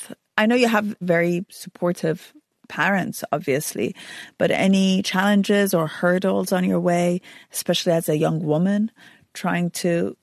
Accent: Iran; I come from Iran

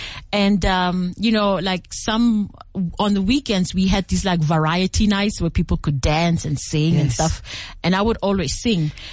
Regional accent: Mamelodi, Gauteng, South Africa; also born or lived in Atteridgeville; Well, I was born in Attridgeville and raised in Mamelodi. So if you're born in those two townships, there's no way that jazz is going to escape you.

